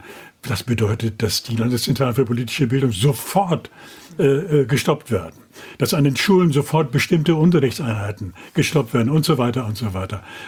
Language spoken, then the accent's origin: German; West Germany, Germany; als Wessi ankommt